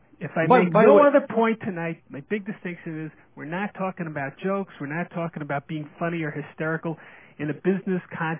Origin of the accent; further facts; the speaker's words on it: New York, United States; moved away as an adult; now in Los Angeles, United States; Because I've been out here over 20 years. You can still hear my accent. So I come from New York to teach native Californians at USC freshman speech with this accent, you know?